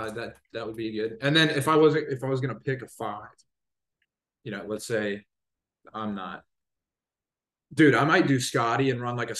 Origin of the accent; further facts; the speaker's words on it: Louisiana, United States; Pelicans. I'm from New Orleans. Well, not directly from New Orleans, but right around New Orleans. Grew up a fan.